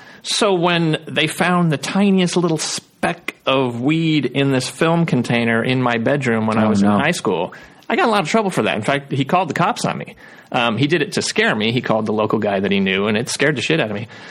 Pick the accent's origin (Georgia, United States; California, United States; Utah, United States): California, United States; Richmond; I was born in Richmond, Pinole, El Sobrante, which is Northeast Bay, mm-hmm, San Francisco area. I mean, it's basically all blue collar.